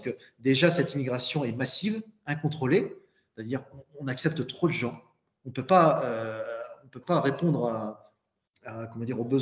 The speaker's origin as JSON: {"language": "French", "region": "Hauts-de-France", "country": "France", "said": "je viens du Pas-de-Calais, qui est un département plutôt paupérisé, où il y a beaucoup de classes populaires. Je viens d'une petite commune de 4 000 habitants, plutôt rurale, et qui fait partie, comme le reste du bassin minier, de ces anciens bastions désindustrialisés"}